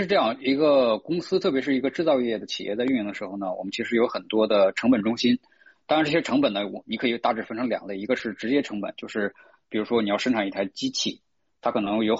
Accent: Liaoning, China; moved away as an adult; now in United States; 然后我来自中国辽宁省，然后呢我今年年龄已经不小了

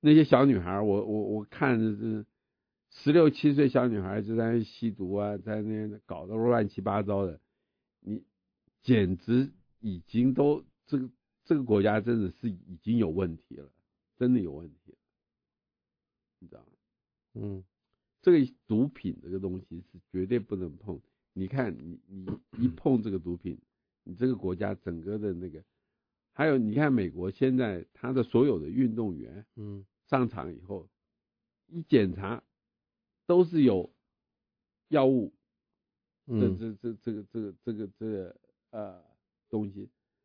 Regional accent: China; 想当年你毒害我们中国人

